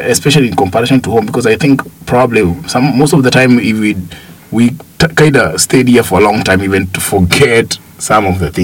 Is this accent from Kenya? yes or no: yes; Kenya; I come from Kenya.